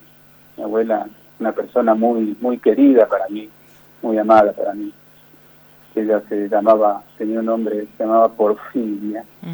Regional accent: Tartagal, Salta, Argentina; tengo muy muy buenos recuerdos de mi infancia, de haber crecido en Villa Saavedra cuando yo me vine, todavía no he tenido el avance que tiene al día de hoy este lugar, no este barrio de Tartagal.

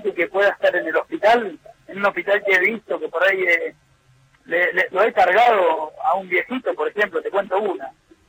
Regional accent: Argentina; yo no soy del PRO, soy de Argentina, hermano.

